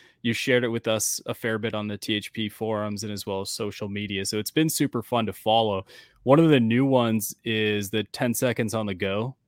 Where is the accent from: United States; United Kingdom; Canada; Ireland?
Canada; I'm obviously from Canada